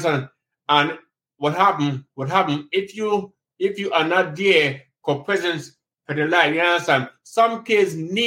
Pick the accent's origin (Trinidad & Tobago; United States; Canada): Trinidad & Tobago; I'm from Trinidad and Tobago, a Caribbean country.